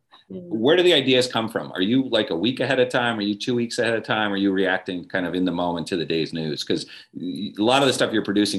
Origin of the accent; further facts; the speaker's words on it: New Jersey, United States; Some people did say you talk pretty quickly, but I'm from New Jersey, so I'm kind of used to it.